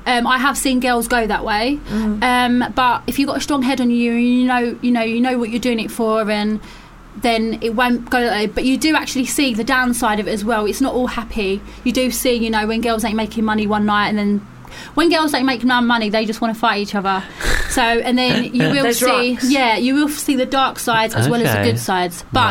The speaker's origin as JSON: {"language": "English", "town": "Dagenham", "region": "London", "country": "United Kingdom", "said": "I'm originally from Dagenham."}